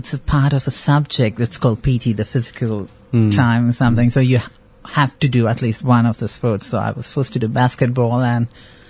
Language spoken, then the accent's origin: English; Bangalore, Karnataka, India; also born or lived in Chennai; I was born in Madras, which is now called Chennai in India, and then we moved to Bangalore, which is the IT capital of India at the moment, where my family live.